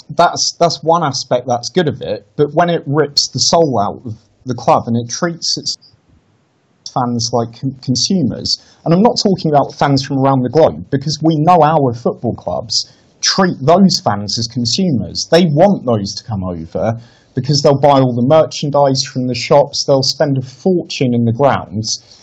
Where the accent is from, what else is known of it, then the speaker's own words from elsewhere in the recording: East Midlands, United Kingdom; I grew up in Lincolnshire, and we were Midlands, ditto Derby, Nottingham, and all the rest of it.